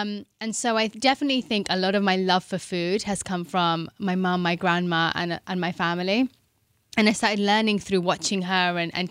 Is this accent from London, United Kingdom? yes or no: yes; London, United Kingdom; I grew up in London. I come from an Indian family.